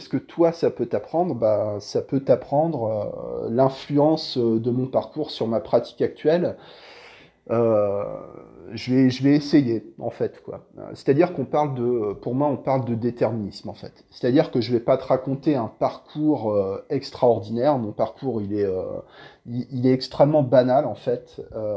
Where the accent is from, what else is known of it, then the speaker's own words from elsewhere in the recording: Le Havre, Normandy, France; born there; now in Mâcon, France; donc je suis né au Havre, au bord de la mer